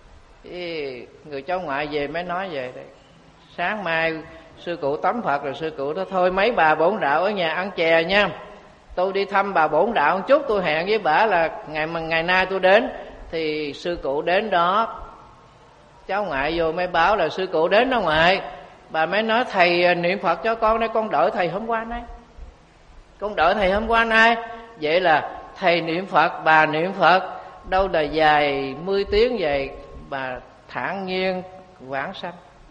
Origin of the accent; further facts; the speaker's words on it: Cần Đước, Long An, Vietnam; Cái bà này ở xã Tân Kim, Cần Giuộc, quê của tôi Cần Đước, mà bà này ở Cần Giuộc.